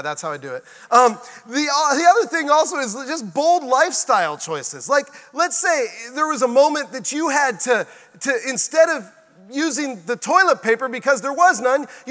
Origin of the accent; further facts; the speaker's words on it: Kansas City, United States; I'm just going to talk about barbecue since I'm from Kansas City.